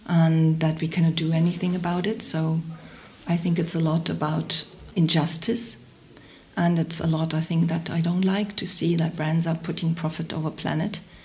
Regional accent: Hamburg, Germany; I grew up in Hamburg. So, but I did a lot of traveling.

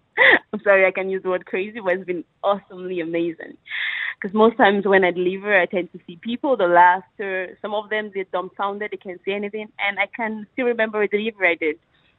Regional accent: Nigeria; moved away as an adult; now in Dubai, United Arab Emirates; I am from Nigeria. I came to UAE about 5 years ago for greener pasture

